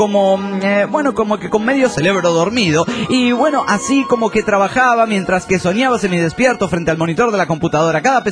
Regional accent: Mexicali, Baja California, Mexico; now in United States; finalmente he regresado a trabajar cerca de mi querida ciudad Mexicali. Sigo en el gabacho, pero puedo regresar a diario a casa.

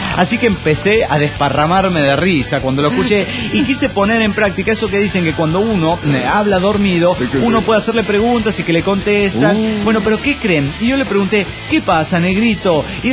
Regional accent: Ibarra, Imbabura, Ecuador; now in Tulcán, Ecuador; de Ibarra, pero ahora en Tulcán, Ecuador.

